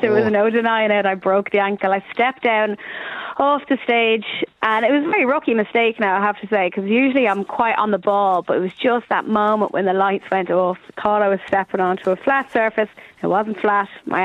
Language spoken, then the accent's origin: English; Ireland; I'm an Irish woman. We can take our pain.